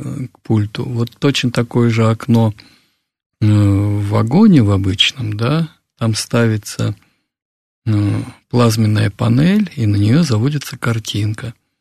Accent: Far East, Russia; born there; Я родился на Дальнем Востоке, в военном городке.

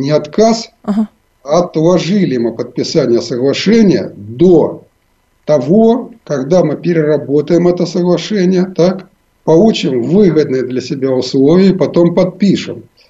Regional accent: Donetsk, Donetsk Oblast, Ukraine; now in Kyiv, Ukraine; Я прожил в Донбассе много лет, я ведь выходец из Донбасса, да, я переехал в Киев как раз из Донецка. И я очень хорошо знаю этот край

